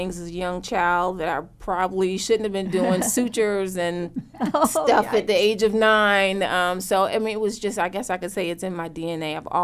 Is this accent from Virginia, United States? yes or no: yes; Norfolk, Virginia, United States; I'm from the Tidewater, Virginia area. I'm an only child, but they work.